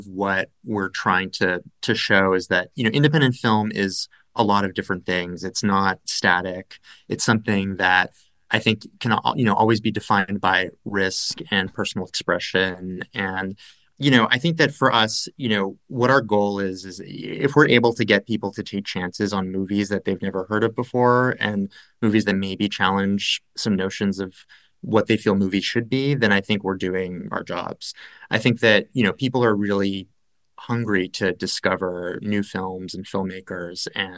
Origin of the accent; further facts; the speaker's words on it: Los Angeles, California, United States; also born or lived in New York City; So I'm from Los Angeles, but I lived and worked in New York City for a number of years